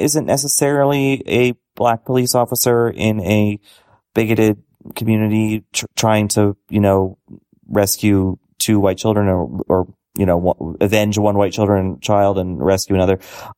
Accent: Boston, Massachusetts, United States; Like, I'm from Boston. I grew up right near the Archdiocese.

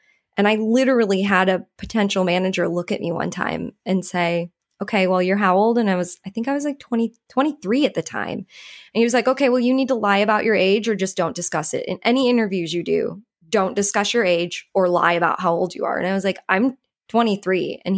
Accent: Hawaii, United States; I grew up in Hawaii. I was one of very few white kids.

